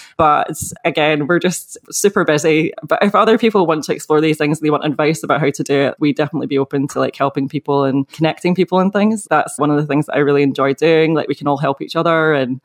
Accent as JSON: {"language": "English", "region": "Scotland", "country": "United Kingdom", "said": "I'm Scottish, so most of my time was spent under a parasol with factor 50."}